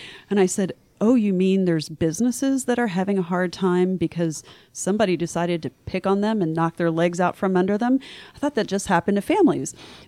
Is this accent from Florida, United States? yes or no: yes; Miami, Florida, United States; Nashua. Thank you. Nashua, New Hampshire. I'm from Miami.